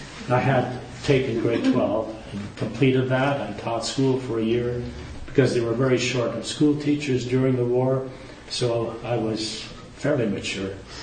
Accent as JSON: {"language": "English", "region": "Manitoba", "country": "Canada", "tie": "born or raised there", "said": "Our team consisted of three men from Arnav, Manitoba, my hometown"}